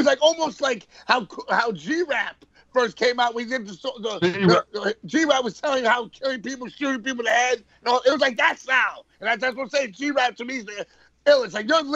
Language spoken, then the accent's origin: English; Queens, New York, United States; And it's like, listen, I come from Queens, and I'm mixed, you know